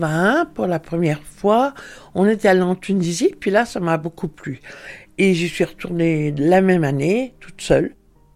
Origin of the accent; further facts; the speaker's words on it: Bourg-en-Bresse, Auvergne-Rhône-Alpes, France; born there; now in Montpont-en-Bresse, France; Je suis née à Bourg-en-Bresse et je vis à Montpont-en-Bresse, dans la Bresse.